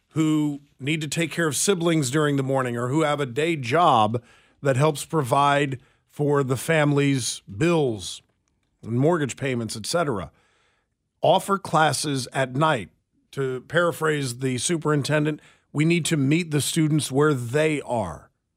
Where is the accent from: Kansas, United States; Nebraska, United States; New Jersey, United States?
Kansas, United States; Leavenworth; I understand, Ron, that you're calling from Leavenworth. I'm from Leavenworth.